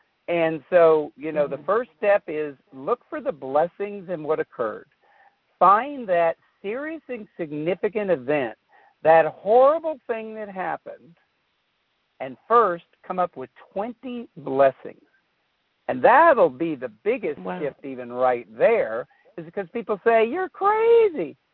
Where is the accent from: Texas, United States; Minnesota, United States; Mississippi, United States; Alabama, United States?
Texas, United States; You know, blue collar, hey, I grew up in Texas, Friday Night Lights, tough.